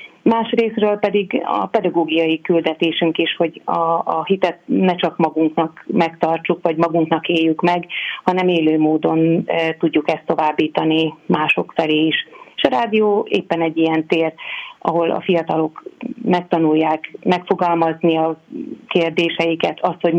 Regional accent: Szabolcs-Szatmár-Bereg, Hungary; Mária Pócshoz nagyon közel állok, hiszen a környékről származom

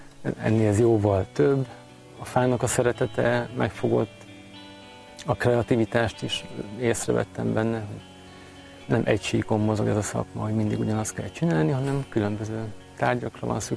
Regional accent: Dunakeszi, Pest, Hungary; Én dunakeszi lakos vagyok, ott születtem, ott nőttem fel

